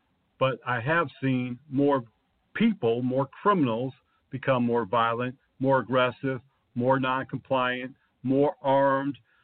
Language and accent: English; Connecticut, United States; I know growing up in Connecticut, there was a company there called Sanitas Security and Maintenance.